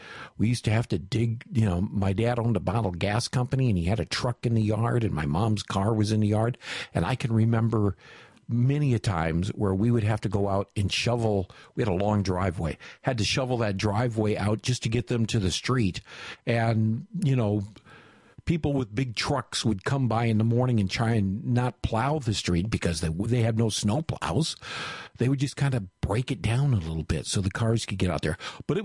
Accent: Michigan, United States; When I was growing up in Michigan, we had much colder winters than they do now.

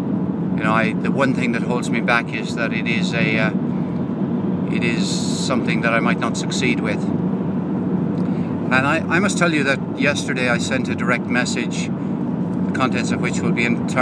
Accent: Limerick, Munster, Ireland; And it would be fairly universal in the days that I grew up living in Limerick.

